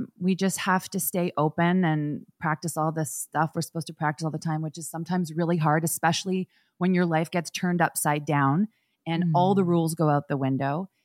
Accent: Toronto, Ontario, Canada; I'm from Toronto, and I was raised by hundreds of people who probably didn't know they were raising me, but they became my village, my family.

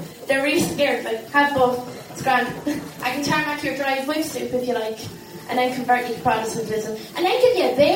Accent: England, United Kingdom; Basically, I'm half English and I'm also half traveller, which is kind of difficult because you're kind of the enemy of every Irish person alive, you know?

